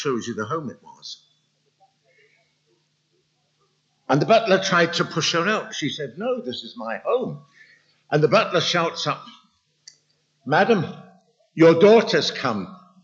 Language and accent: English; London, United Kingdom; So I want to take you to the city that I was born and brought up in London.